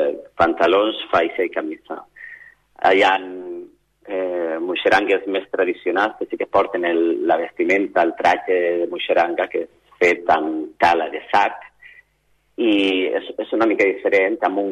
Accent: Valencian Community, Spain; Nosaltres som, la gran part del gruix, som valencians

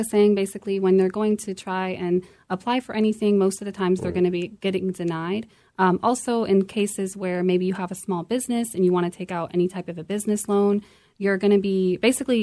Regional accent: St. Petersburg, Florida, United States; So I was born and raised here in St. Petersburg, Florida, moved to Tampa, lived in Brandon for a little bit.

